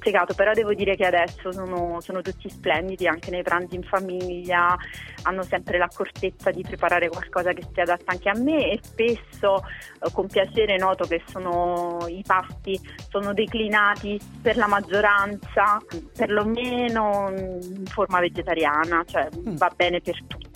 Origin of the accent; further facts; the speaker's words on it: Salerno, Campania, Italy; Sì, io sono di Salerno.